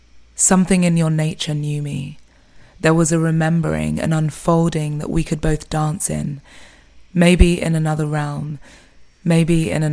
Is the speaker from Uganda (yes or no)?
yes; Eastern Region, Uganda; first language Lugisu; English is a second language; I have asked my mum to read the poem in Lugisu, which is my mother tongue.